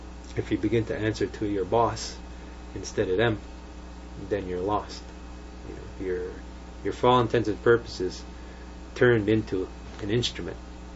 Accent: Kahnawake, Quebec, Canada; I'm lucky I'm from Ganawage, where people hold you accountable for what you say and what you

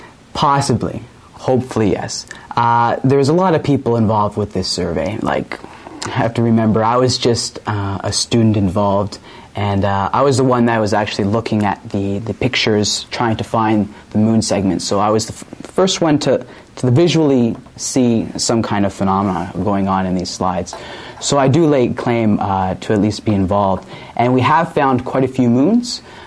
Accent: Stoney Creek, Ontario, Canada; I'm from Stony Creek originally.

